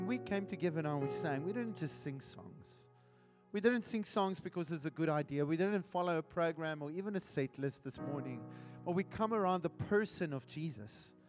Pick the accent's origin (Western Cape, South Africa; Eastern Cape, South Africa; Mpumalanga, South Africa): Western Cape, South Africa; Wellington; now in Durbanville, South Africa; And we're originally from Wellington, but now we are staying in Durbanville.